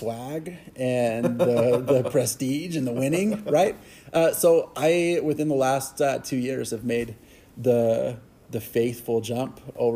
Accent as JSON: {"language": "English", "town": "Nashville", "region": "Tennessee", "country": "United States", "tie": "born or raised there", "said": "I grew up in the Southeast, Nashville, Tennessee, to be exact."}